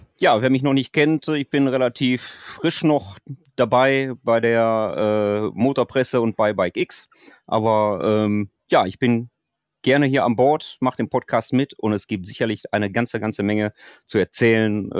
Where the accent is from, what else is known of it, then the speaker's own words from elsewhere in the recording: North Rhine-Westphalia, Germany; ich komme aus dem Ruhrgebiet